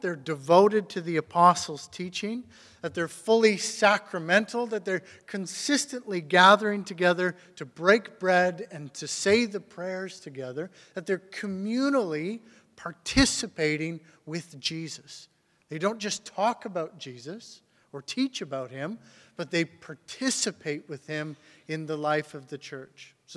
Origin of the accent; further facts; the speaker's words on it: Saskatchewan, Canada; also born or lived in Alberta; growing up in Saskatchewan and Alberta, you get that for about a week.